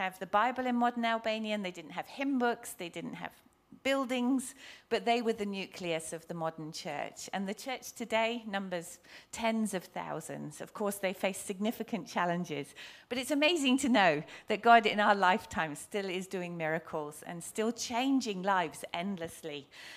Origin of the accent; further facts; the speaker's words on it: England, United Kingdom; moved away; I grew up in England, as I'm sure you can hear from the accent. I haven't lived in England for 32 years, and that accent just doesn't vanish.